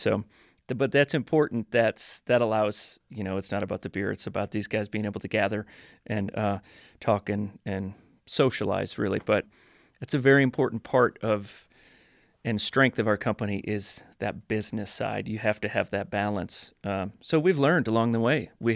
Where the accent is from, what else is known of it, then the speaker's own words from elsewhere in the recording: Montana, United States; we would kind of have to whisper that we're from Montana.